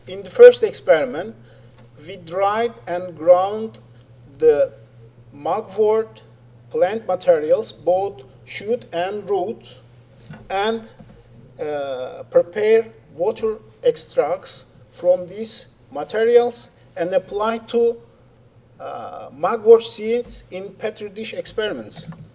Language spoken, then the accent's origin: English; Turkey; English is a second language; Hi everybody … from Turkey.